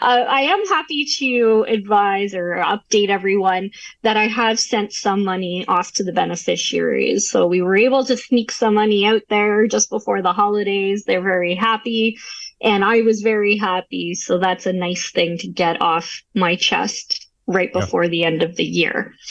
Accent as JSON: {"language": "English", "country": "Canada", "said": "the cost of being a Canadian living here is very expensive."}